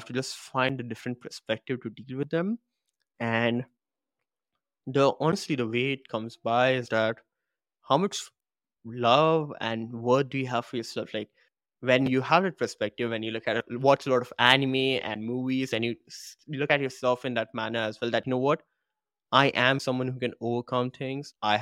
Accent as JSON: {"language": "English", "country": "India", "said": "I have been insulted for being an Indian by certain narrow-minded people and all."}